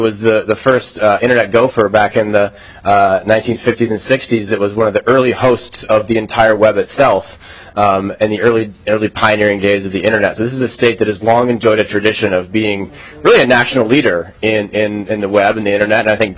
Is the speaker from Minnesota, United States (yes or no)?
yes; Northfield, Minnesota, United States; also born or lived in Silicon Valley; I grew up in Greater Minnesota myself. I grew up in Northfield.